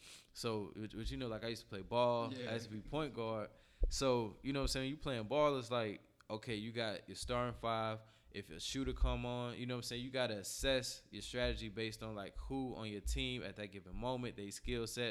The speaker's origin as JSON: {"language": "English", "region": "Florida", "country": "United States", "said": "Like, I'm from Florida. You know, I drive 5 hours."}